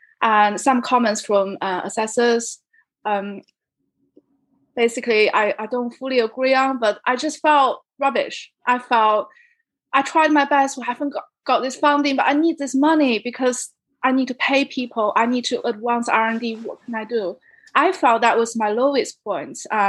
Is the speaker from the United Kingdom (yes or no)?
no; China; English is a second language; I think growing up in China kind of shaped my personality. We are told to be modest and, you know, very humble and don't speak up too much.